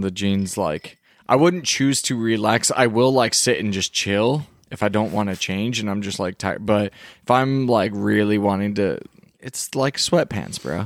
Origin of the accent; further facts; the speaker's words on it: Texas, United States; Oh, well, you know. I'm from Texas. What do you expect?